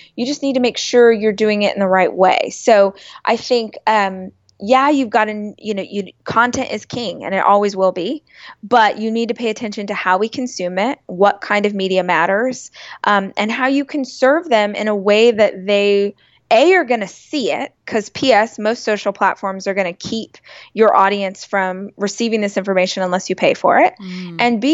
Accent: Bakersfield, California, United States; So I'm from Bakersfield, which is about 2 hours north of LA.

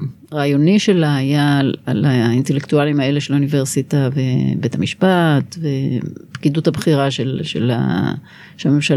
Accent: Jerusalem, Jerusalem District, Israel; אני יחסית גדלתי בבית נוח, כן? הם גדלו במוסררה, אני גדלתי בשבה גרמנית, נגיד, הם היו בשכונת ספר, אני פחות בשכונת ספר, אבל הפערים הכלכליים בינינו לא היו נורא נורא נורא גדולים, בין המשפחה שלי למשפחות של הפנתרים.

